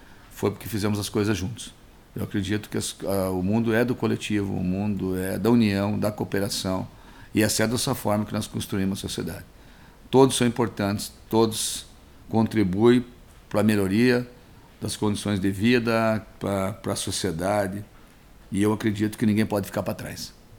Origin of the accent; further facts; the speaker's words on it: Soledade, Rio Grande do Sul, Brazil; also born or lived in Ibirapuitã; é o filho da dona Carme … nascido lá no Quebradente, naquela minha terra maravilhosa, Ibirapuitã, que com 11 anos veio morar em Soledade